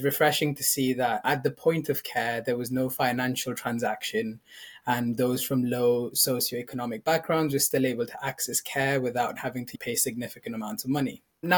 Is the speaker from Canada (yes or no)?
no; Abu Dhabi, United Arab Emirates; now in Leeds, United Kingdom; Prior to that, really, I grew up in Abu Dhabi over in the United Arab Emirates.